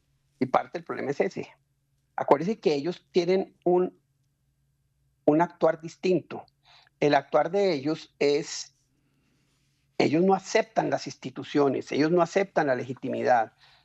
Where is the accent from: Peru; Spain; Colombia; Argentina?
Colombia; somos los colombianos los que vamos a tener que defender la democracia.